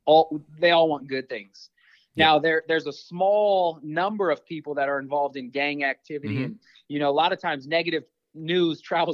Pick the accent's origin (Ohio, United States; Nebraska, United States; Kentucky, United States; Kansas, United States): Nebraska, United States; Omaha; And I used to be that person, even growing up in North Omaha, man